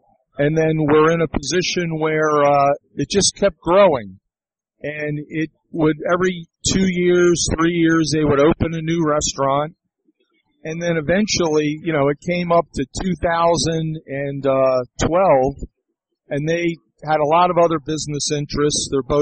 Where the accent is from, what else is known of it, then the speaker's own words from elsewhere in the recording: Maryland, United States; also born or lived in Miami / Virginia; Well, I'm originally from Maryland, and so I'm an East Coast guy, and I went to school in Miami, I've lived in Virginia